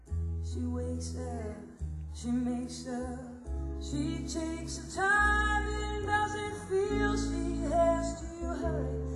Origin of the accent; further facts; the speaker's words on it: Boston, Massachusetts, United States; You know, I'm originally from Boston, and I have to say, of course, growing up at Fenway Park, it was always my favorite ballpark